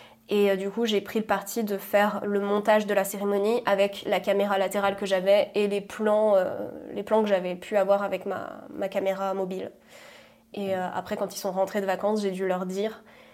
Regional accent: Corsica, France; je suis originaire de Corse.

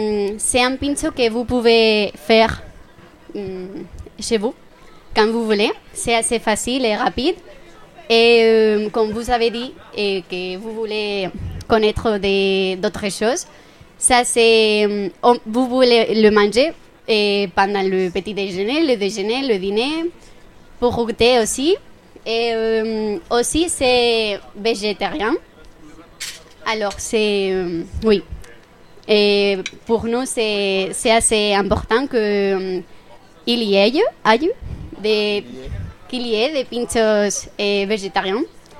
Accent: Spain; Aussi, on vient de Bilbao, de Barcelona et de Madrid.

